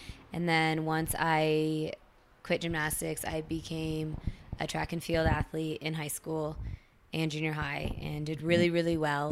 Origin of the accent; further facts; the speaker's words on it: Ohio, United States; Yeah, I grew up in Ohio on a farm.